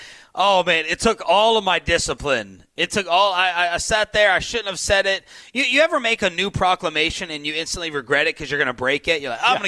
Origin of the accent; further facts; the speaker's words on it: Maryland, United States; I'm from Maryland, little brother to D.C., always jealous, always whining and crying.